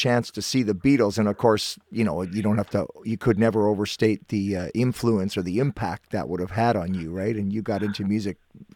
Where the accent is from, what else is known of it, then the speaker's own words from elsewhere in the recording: Guelph, Ontario, Canada; I was born in Guelph, so I'm right from that area originally.